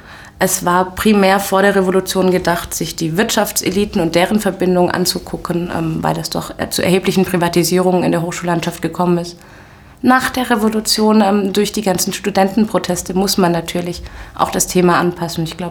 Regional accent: Ehingen, Baden-Württemberg, Germany; also born or lived in Cairo, Egypt; ich bin in Kairo geboren, bin aber in Ehingen aufgewachsen, bezeichne mich selber immer als 100% Ägypterin und 100% Deutsch, habe auch in Ägypten studiert

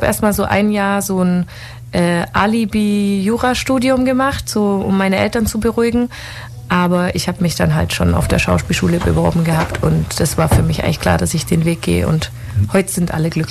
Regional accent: Weißenhorn, Bavaria, Germany; also born or lived in Leverkusen; geboren bin ich in Leverkusen. Bin sehr viel umgezogen, aber hauptsächlich immer in Weißenhorn aufgewachsen.

